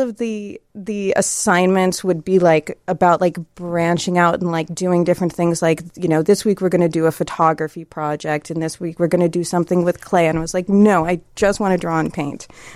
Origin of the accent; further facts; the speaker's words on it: Columbus, Ohio, United States; I grew up in Columbus, Ohio, and the art college there, the Columbus College of Art and Design, had probably still have Saturday morning programs